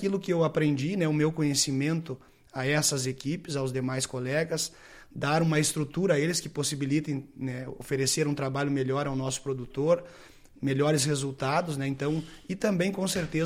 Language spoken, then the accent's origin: Portuguese; Lagoa Vermelha, Rio Grande do Sul, Brazil; Posteriormente, fiquei 2 anos em Caseiros e aí retornei à minha terra natal.